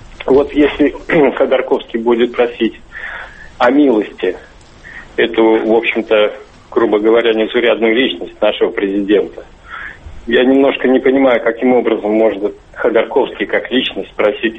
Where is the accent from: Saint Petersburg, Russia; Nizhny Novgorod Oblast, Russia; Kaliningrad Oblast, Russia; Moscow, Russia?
Kaliningrad Oblast, Russia; из Калининградской области, я живу в сельской местности